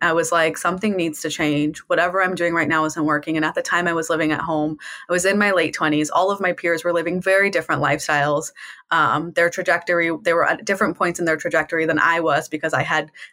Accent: India; But for me, I've always recognized as an Indian woman how money has been weaponized in mm-hmm. my community and culture, especially against women

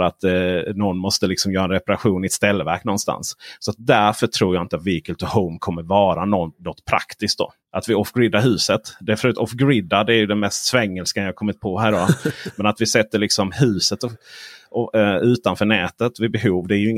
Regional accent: Blekinge, Sweden; Jag är uppvuxen i Blekinges skogar.

